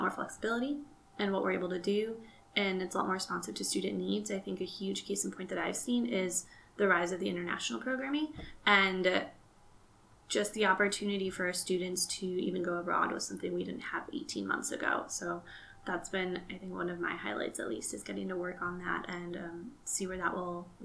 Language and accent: English; Chicago, Illinois, United States; now in Arizona, United States; I'm originally from Chicago, never thought I was going to live in Arizona.